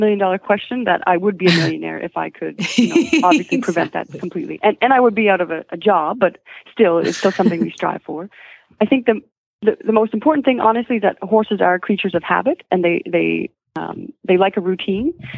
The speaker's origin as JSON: {"language": "English", "country": "Canada", "lives_now": "United States", "said": "I'm from Canada"}